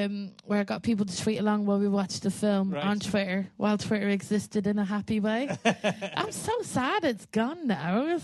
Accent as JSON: {"language": "English", "region": "Leinster", "country": "Ireland", "said": "So I come from Westmead, which is like one county away from this underage disco."}